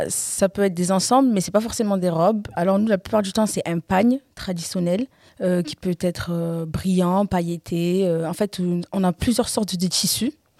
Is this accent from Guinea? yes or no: yes; Guinea; Alors moi je viens de la Guinée. Je suis guinéenne, Guinée-Conakry, parce qu'il y a plusieurs Guinées. Je suis originaire de là-bas de mes deux parents. Mes deux parents viennent de la Guinée, mais de deux villes différentes.